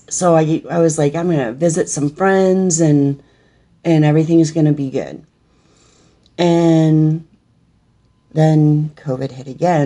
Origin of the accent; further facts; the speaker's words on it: Michigan, United States; I did. I was born and raised in Michigan, spent most of my life here.